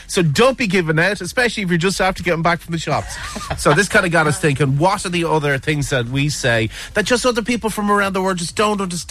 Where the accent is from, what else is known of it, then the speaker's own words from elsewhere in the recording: Ireland; looking for those Irishisms that just people around the world just don't understand and get what we mean as Irish people.